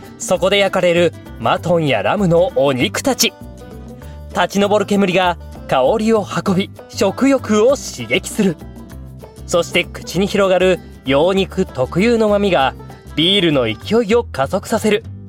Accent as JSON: {"language": "Japanese", "region": "Hokkaido", "country": "Japan", "said": "私のね、出身地北海道は今おそらくお花見してるでしょうくらいの時期なので"}